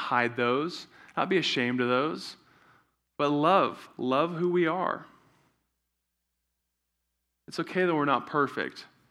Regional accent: New Zealand; when I was growing up in New Zealand, I played high school rugby

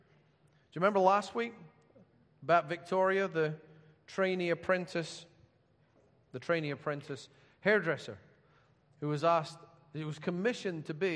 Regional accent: South of England, United Kingdom; Still, we're English, and then he says, mostly. We're men, we're from the south of England, we're Christians.

